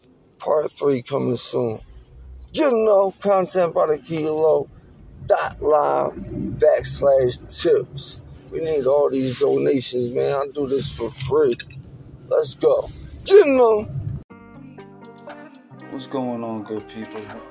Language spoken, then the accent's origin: English; Ireland; I'm Irish, first of all. I don't even know what white is. Irish.